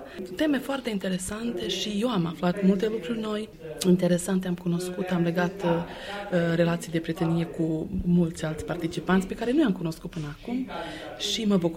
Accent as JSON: {"language": "Romanian", "town": "Iablanca", "region": "Caraș-Severin", "country": "Romania", "tie": "born there", "said": "sunt 100% româncă și potențez lucrul ăsta, de naștere sunt din Iablanca, un sat care e mixt, români-sârbi"}